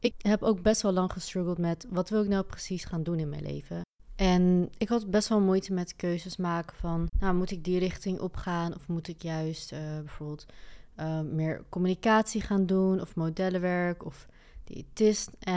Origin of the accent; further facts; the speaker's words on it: Westervoort, Gelderland, Netherlands; Ik ben opgegroeid in Westvoort. Dat is een dorpje vlakbij Arnhem in Gelderland.